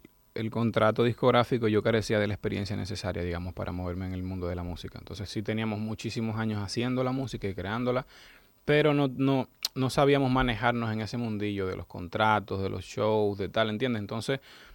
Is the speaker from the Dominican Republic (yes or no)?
yes; Dominican Republic; Como nosotros los dominicanos tenemos acento, ¿no? Hay letras que nos comemos y tal.